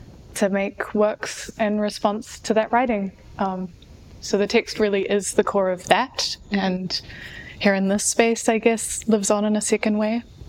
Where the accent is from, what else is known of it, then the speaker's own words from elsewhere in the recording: Dunedin, Otago, New Zealand; now in Auckland, New Zealand; Yeah, kia ora … I'm an artist from Otipoti based in Tāmaki.